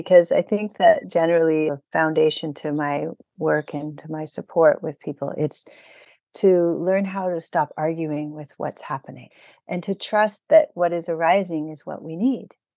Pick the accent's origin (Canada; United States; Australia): Canada; Ontario; because I grew up in Ontario too.